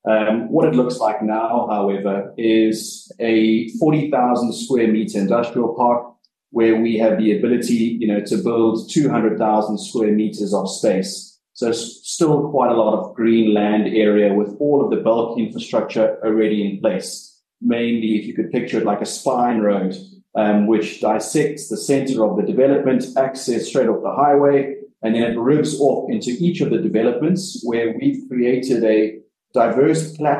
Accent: South Africa; now in Kenya; Now, being South African and now Kenyan, infrastructure is taken for granted in SA.

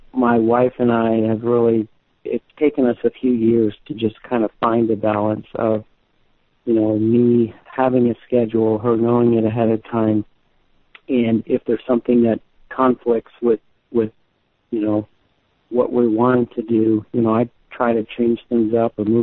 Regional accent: Florida, United States; I mean, I grew up in Florida with my mom, and so we spent a lot of time on the beach and doing things outside

